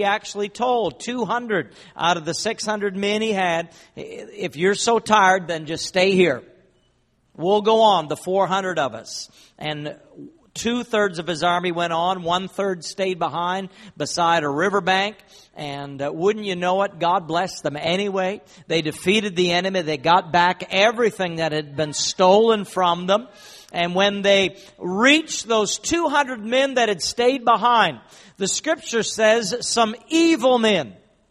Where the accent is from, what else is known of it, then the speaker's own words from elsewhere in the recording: Eastern Canada, Canada; moved away as an adult; I am from Eastern Canada, and in 1987, I left Eastern Canada and went off to Nigeria, West Africa.